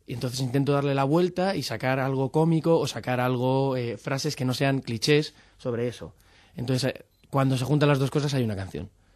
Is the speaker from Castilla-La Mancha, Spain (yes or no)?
no; Madrid, Community of Madrid, Spain; moved away as an adult; also born or lived in Pamplona; Yo soy madrileño y hasta que no me fui a Pamplona hasta que no, pues con 21 años. Entonces he pasado la mayor parte de mi vida aquí